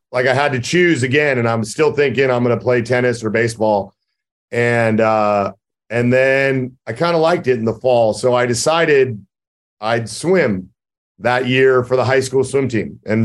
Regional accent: Orinda, California, United States; I grew up in Orinda. And I was a baseball player, and tennis were kind of my two major sports.

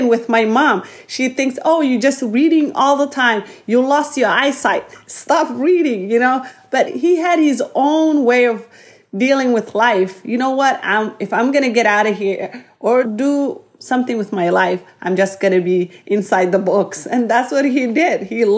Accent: Dadaab, Garissa County, Kenya; Dadaab is a refugee camp. You are living your life. Sometimes you're a teenager and maybe you're a 20-year-old.

